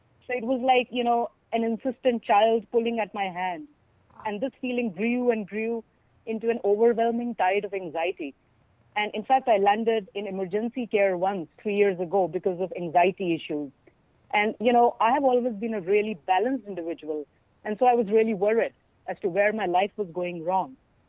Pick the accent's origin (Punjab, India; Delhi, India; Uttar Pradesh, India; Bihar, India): Delhi, India; New Delhi; now in Herndon, United States; I actually live in Virginia, in a very scenic place called Herndon with my husband. And originally, I come from New Delhi in India.